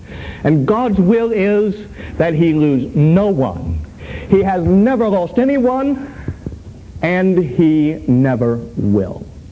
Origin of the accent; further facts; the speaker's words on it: Pennsylvania, United States; But I come from Pennsylvania and from farm country, and I've seen it.